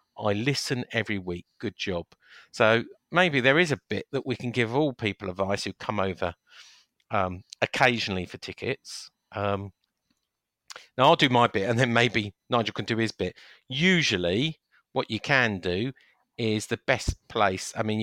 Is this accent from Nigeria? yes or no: no; Vancouver, British Columbia, Canada; moved away; from Vancouver that came over a few years back, met George in the Black Line.